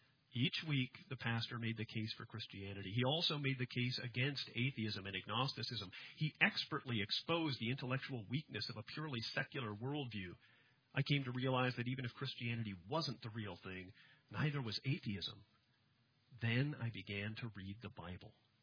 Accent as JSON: {"language": "English", "region": "Alaska", "country": "United States", "tie": "born or raised there", "said": "I grew up in the Episcopal Church in Alaska, but my belief was superficial and flimsy."}